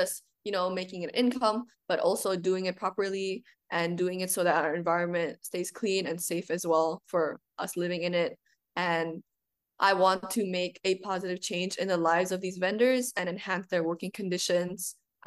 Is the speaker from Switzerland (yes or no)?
no; Jakarta, Indonesia; English is a second language; my connection with my community, my hometown, and the street food culture of Jakarta, Indonesia.